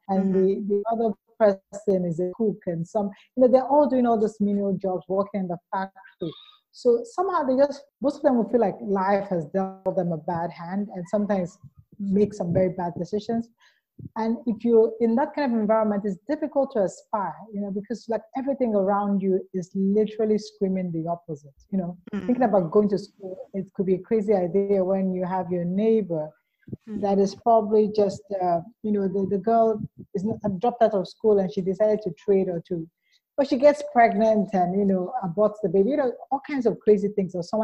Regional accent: Lagos, Nigeria; also born or lived in Ajegunle; I spent the first 27 years of my life living in one of the lowest slums of Lagos, Nigeria. So I grew up in the part of town called Ajegunle. It's like a slum.

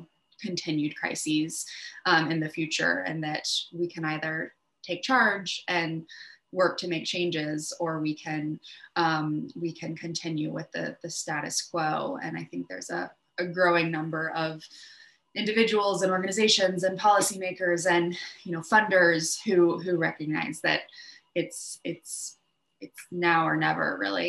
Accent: Iowa, United States; I grew up in Iowa and which you know is in the center of the US. I think there are more pigs in Iowa than there are people. I grew up in the city

